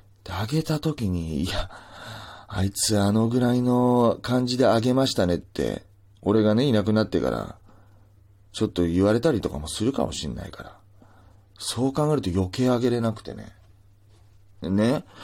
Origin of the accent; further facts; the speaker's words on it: Nagasaki, Japan; 小さい頃からもう九州男児ですよ。長崎出身ですからね。